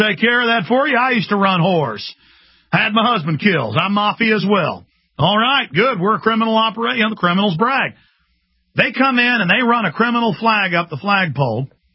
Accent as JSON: {"language": "English", "region": "Texas", "country": "United States", "said": "I've been pulled over in counties, even though I'm from Texas"}